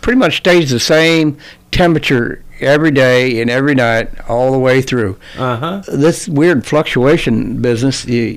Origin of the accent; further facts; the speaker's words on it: Pennsylvania, United States; Okay, well, I grew up in the Laurel Mountains in Pennsylvania